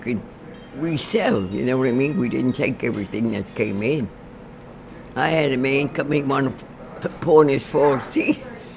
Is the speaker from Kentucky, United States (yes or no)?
no; New York City, New York, United States; now in Columbia, United States; I came from New York, from the city of New York. I was a Yankee.